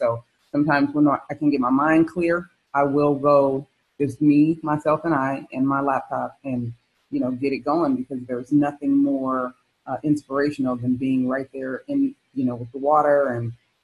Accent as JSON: {"language": "English", "region": "California", "country": "United States", "lives_now": "Redondo Beach, United States", "said": "The water in Southern Cal is a lot warmer than the water in Northern Cal. I'm from the Bay Area."}